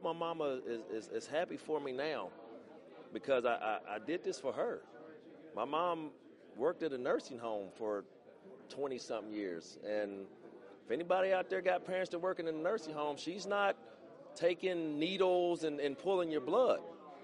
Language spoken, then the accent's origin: English; West Virginia, United States; I'm from West Virginia. I can handle the cold.